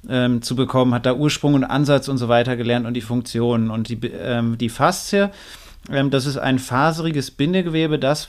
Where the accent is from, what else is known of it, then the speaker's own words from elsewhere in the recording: Northern Germany, Germany; now in Klagenfurt, Austria; Ich war vorher in Frankfurt, jetzt in Kärnten. Ich bin eigentlich Norddeutscher, das ist schon ein anderer Schnack, wie wir sagen, in Norddeutschland